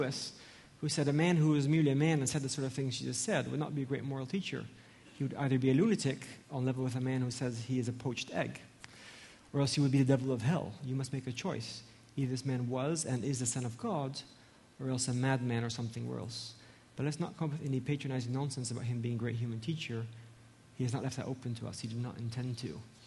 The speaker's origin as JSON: {"language": "English", "country": "Gabon", "tie": "born or raised there", "said": "when I was growing up in Gabon in Central Africa"}